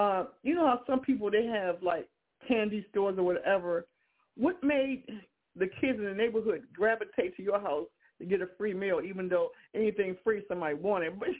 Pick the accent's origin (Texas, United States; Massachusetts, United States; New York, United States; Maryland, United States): Maryland, United States; Baltimore; And I'm from Baltimore, the first Southern state coming down from the North and the last Southern state coming from Florida.